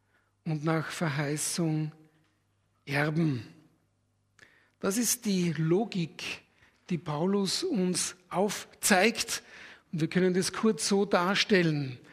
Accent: Austria; Für uns ist es leichter als Österreicher.

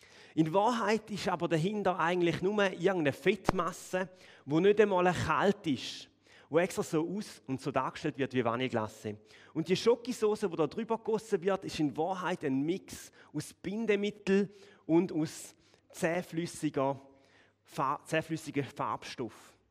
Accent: Thurgau, Switzerland; Aber ich bin vom Dialekt her auch kein Bündner. Also meine Wurzeln sind zwar aus dem Bündnerland, aber ich komme ursprünglich aus dem Thurgau.

